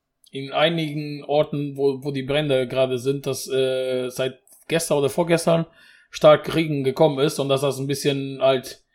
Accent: Portugal; weil bei uns in Portugal ist auch jedes Jahr das gleich. Und zwar nicht in der Ausmaße, aber in Portugal ist auch wirklich, letztes Jahr war genauso, war auch so richtig schlimm

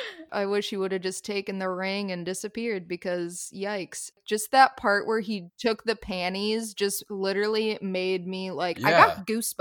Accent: the North, United States; As a Northerner, never have I been like, no ma'am.

